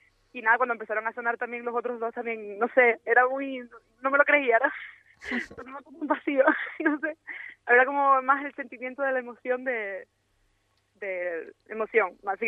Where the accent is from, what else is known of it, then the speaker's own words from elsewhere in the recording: Canary Islands, Spain; somos fuertes los canarios, y eso, la música que hacemos